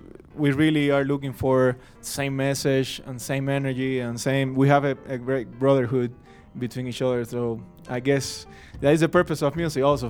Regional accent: Cuba; grew up together in Cuba

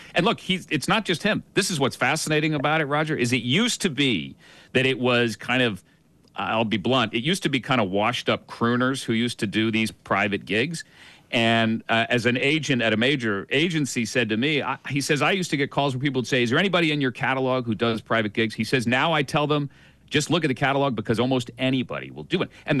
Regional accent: Greenwich, Connecticut, United States; I grew up in Greenwich, Connecticut, you know, suburb of New York City, prosperous place, always has been.

